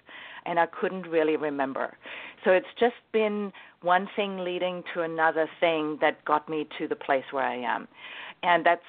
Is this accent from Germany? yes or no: yes; Germany; also born or lived in United States / Australia; So I grew up in Germany, and then I had the first opportunity that took me to work in the States when I was in my early 20s. And then I went back to Germany, and then I had another opportunity that took me to Australia to work there